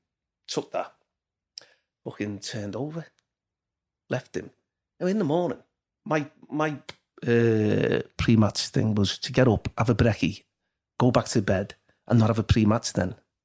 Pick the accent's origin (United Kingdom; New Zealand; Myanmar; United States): United Kingdom; Liverpool, North West England; I don't think it's because he was from Glasgow and I was from Liverpool, but we roomed together because we just signed together